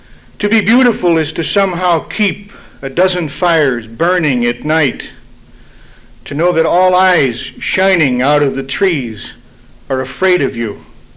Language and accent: English; Pennsylvania, United States; accent: Western Pennsylvania, cum Ohio, cum California, cum Georgia country accent; also born or lived in Ohio / California / Georgia; And I'm going to affect my country accent, which is Western Pennsylvania, cum Ohio, cum California, cum Georgia.